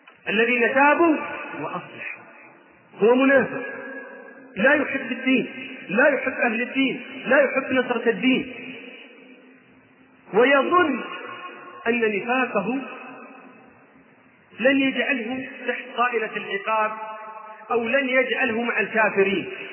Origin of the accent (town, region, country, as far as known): Saudi Arabia